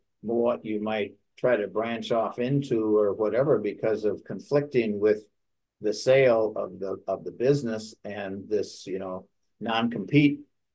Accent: Madison, Wisconsin, United States; It was a gas station in Madison, Wisconsin, where I lived at the time, my hometown.

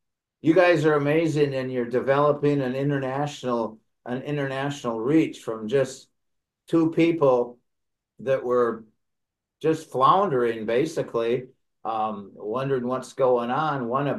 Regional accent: Wisconsin, United States; now in Orlando, United States; We moved here from Wisconsin, the Upper Midwest, in 1998, and I usually don't remember from year to year weather things, but it just seems to me that this is the coldest winter that I remember living down here.

